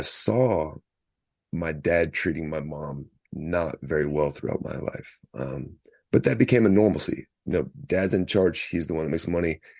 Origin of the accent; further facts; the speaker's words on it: Baton Rouge, Louisiana, United States; born there; So I was born in South Louisiana, in Baton Rouge.